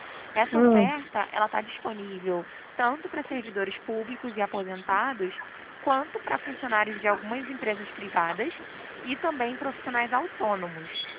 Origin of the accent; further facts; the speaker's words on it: Rio de Janeiro, Brazil; Eu sou do Rio de Janeiro.